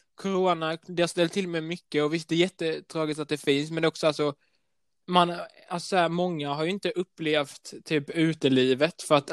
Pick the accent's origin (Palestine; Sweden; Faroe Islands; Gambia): Sweden; born there; Ja, och jag är ju född i Sverige, men min mamma är från Uruguay i Sydamerika, så jag pratar spanska med min familj.